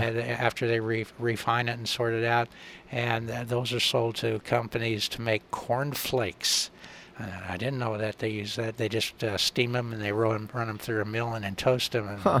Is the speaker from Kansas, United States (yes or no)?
yes; Kansas, United States; I grew up in Northwest Kansas, yep. And it was flat.